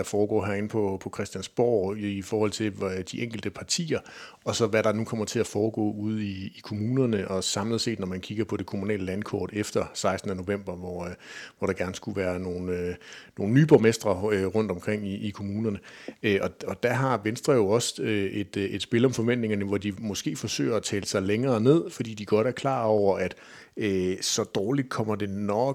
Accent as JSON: {"language": "Danish", "town": "Kolding", "region": "Region of Southern Denmark", "country": "Denmark", "said": "jeg er jo fra Kolding og har en særlig forkærlighed for det, der kommer til at foregå i Kolding Kommune"}